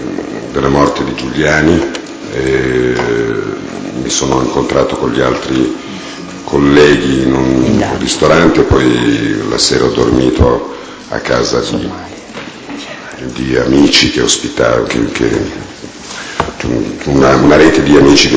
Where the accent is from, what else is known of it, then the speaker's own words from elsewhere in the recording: Milan, Lombardy, Italy; born there; now in Rome, Italy; sono nato a Milano il 1° maggio del 1955. E risiedo a Roma.